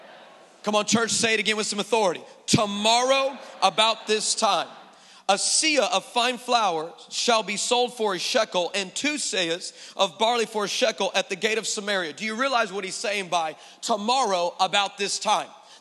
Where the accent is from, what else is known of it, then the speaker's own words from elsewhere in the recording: United States; I'm American. We don't know anything, okay?